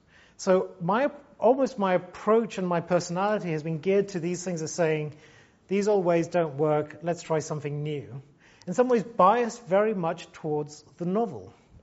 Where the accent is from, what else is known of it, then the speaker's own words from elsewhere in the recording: Gibraltar; moved away; also born or lived in London; I always consider like London as part of my home, but London is not where I was formed. London is where I lived. Where I was formed is Gibraltar.